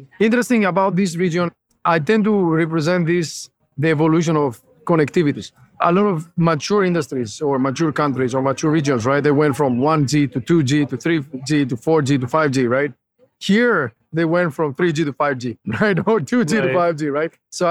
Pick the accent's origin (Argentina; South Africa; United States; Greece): Greece; English is a second language; I'm from Greece